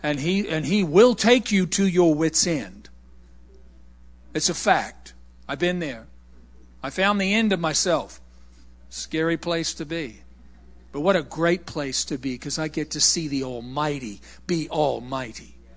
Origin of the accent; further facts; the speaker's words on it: New Zealand; I'm from New Zealand. Remember, they're upside down on the other side of the world.